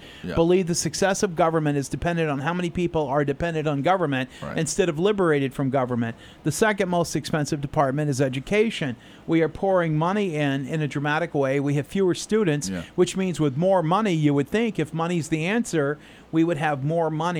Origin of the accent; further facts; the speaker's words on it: Westbrook, United States; 203 families in my hometown of Westbrook who are senior families